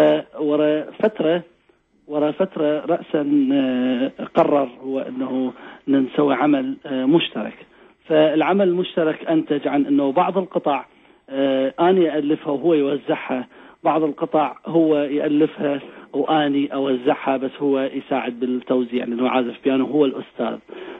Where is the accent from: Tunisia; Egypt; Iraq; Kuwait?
Iraq; والشيء المثير كان أكثر أنه أنا من العراق وهو على معرفة جيدة بالتراث العراقي